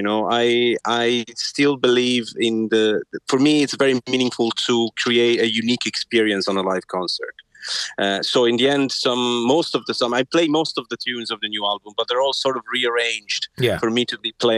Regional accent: Milan, Lombardy, Italy; English is a second language; also born or lived in Berlin; I grew up in Milan, which is a huge city, and also and then moved to Berlin, another big city.

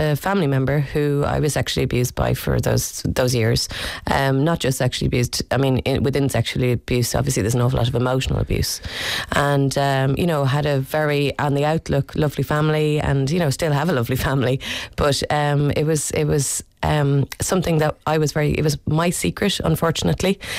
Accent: Ireland; as the Irish people, we're devils for avoiding the reality.

